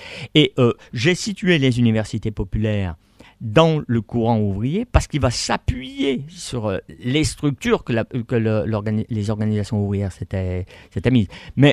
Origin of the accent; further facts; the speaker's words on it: Saint-Étienne, Auvergne-Rhône-Alpes, France; now in Roubaix, France; Moi, je suis originaire de Saint-Étienne.